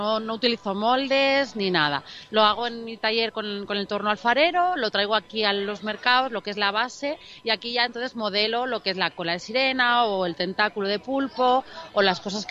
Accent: Onil, Valencian Community, Spain; vengo de Onil, Alicante.

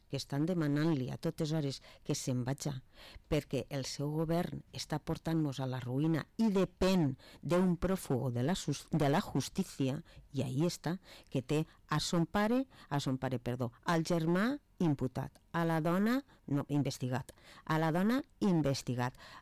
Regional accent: Vila-real, Valencian Community, Spain; jo soc de Vila-real, estic en Vila-real

